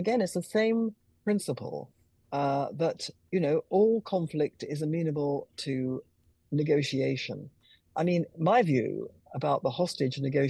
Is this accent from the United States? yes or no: no; United Kingdom; between Qatar and my home country of London, of Britain